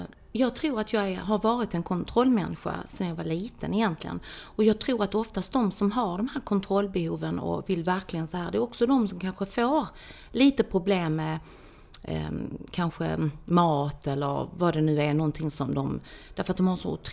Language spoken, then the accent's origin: Swedish; Sweden; det var redan på 1500-talet som vi fanns här i Sverige. Det är ju, så jag är svensk